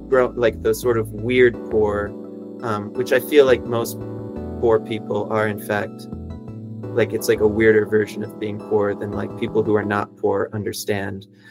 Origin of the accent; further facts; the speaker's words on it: California, United States; So it's sort of like similar where I grew up in California, right?